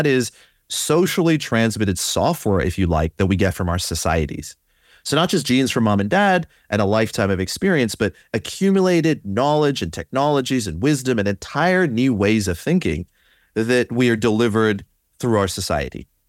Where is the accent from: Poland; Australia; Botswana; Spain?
Botswana; I grew up in Botswana at a time when, you know, Mandela was voted into power.